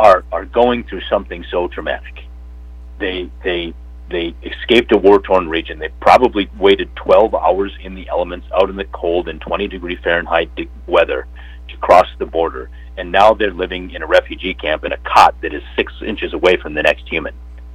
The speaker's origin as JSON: {"language": "English", "town": "Ortonville", "region": "Minnesota", "country": "United States", "tie": "born or raised there", "also_born_or_lived": "Seoul, South Korea", "said": "You know, hello to all the folks back, back in Lackawanna Valley and Big Stone County and Ortonville, my hometown."}